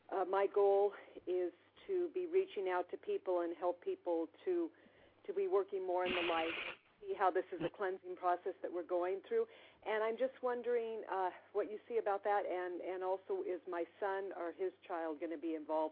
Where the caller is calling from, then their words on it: California, United States; I'm calling from California.